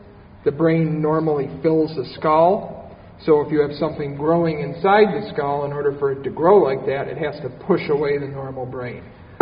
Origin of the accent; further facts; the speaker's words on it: Buffalo, New York, United States; I'm originally from Buffalo and did the majority of my training here.